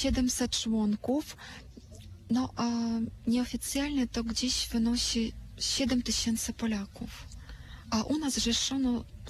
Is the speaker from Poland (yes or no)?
no; Donbas, Ukraine; Polish is a second language; moved away; also born or lived in Vinnytsia Oblast; Jestem urodzona w województwie winnickim, ale przyjechałam na Donbas, kiedy miałam rok.